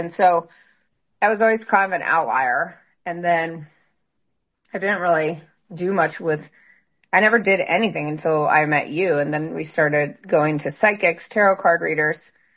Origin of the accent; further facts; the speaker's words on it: Illinois, United States; So I grew up in Illinois in these cornfields, right?